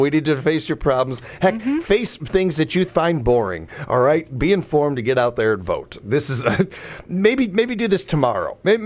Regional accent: Chicago, Illinois, United States; I've seen plenty of rats in my life. I'm from Chicago.

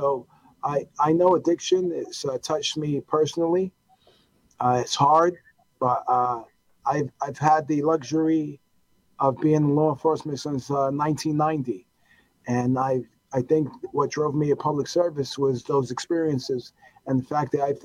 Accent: New York City, New York, United States; So I grew up in New York, Lower East Side, Manhattan. I grew up during the 1980s, the crack epidemic.

